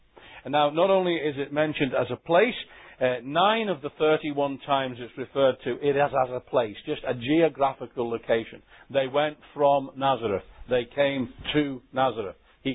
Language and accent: English; Liverpool, North West England, United Kingdom; accent: Liverpool; My children always say my Liverpool accent comes out.